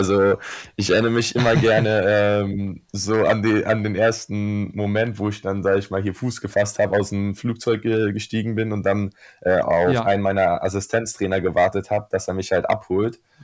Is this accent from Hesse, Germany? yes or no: yes; Frankfurt, Hesse, Germany; nachdem ich mein Abi 2019 in Frankfurt gemacht habe, also ich bin Frankfurter